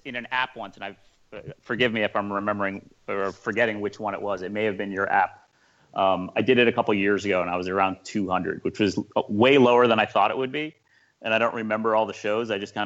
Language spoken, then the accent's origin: English; Massachusetts, United States; growing up on Cape Cod, I watched the sunset so many times